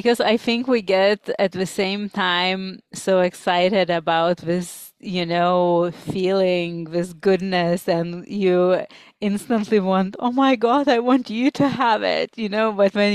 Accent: Lithuania; English is a second language; because I'm from Lithuania, so it's very pagan country in Europe.

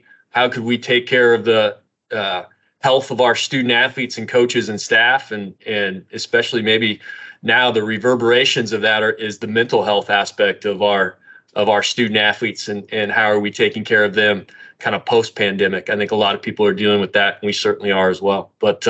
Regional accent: Lincoln, Nebraska, United States; I always say it started with growing up in Lincoln, Nebraska in the 80s and 90s.

